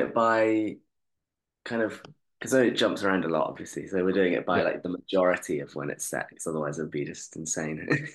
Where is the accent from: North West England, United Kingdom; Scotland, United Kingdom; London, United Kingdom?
London, United Kingdom; I'm from London.